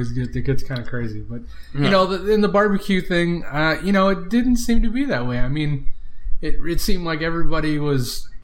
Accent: California, United States; also born or lived in Texas; I was born in Texas, only lived here for like 3 weeks, and then I was back in California.

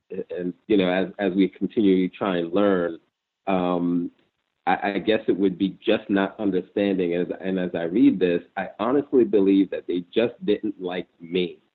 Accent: Brooklyn, New York, United States; And being from the New York area and just kind of hearing the flashbacks, the AMPs, and I'm from the Brooklyn area

